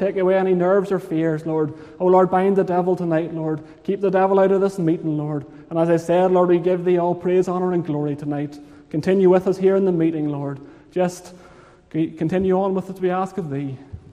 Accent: Northern Ireland, United Kingdom; I'm currently attending Liverpool Church, but as I'm sure you can tell, Mr. Park said this morning, I'm not a Scouser. Spent most of my life growing up in County Armagh here in Northern Ireland.

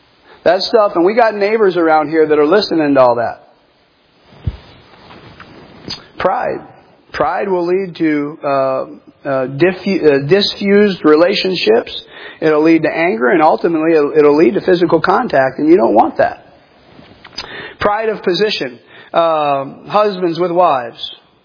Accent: Iowa, United States; And of all things, he was born down in Iowa. I'm from Iowa.

